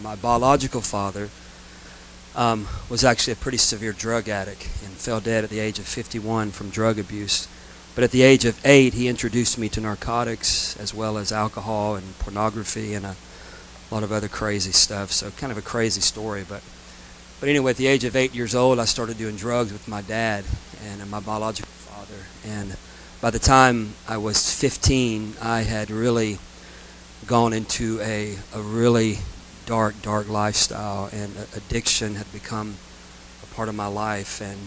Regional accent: Tallahassee, Florida, United States; also born or lived in Pensacola; I'm a Florida boy by birth. I was born in Pensacola, Florida in 1968. So I'm 50 years old. And really was raised in the Tallahassee, Florida area, which is where a lot of my family's still located

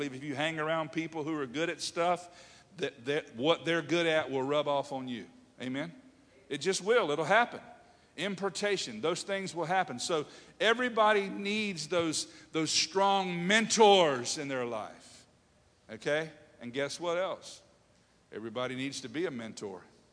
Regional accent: Hertford, North Carolina, United States; I remember growing up in Hertford, North Carolina, and fishing.

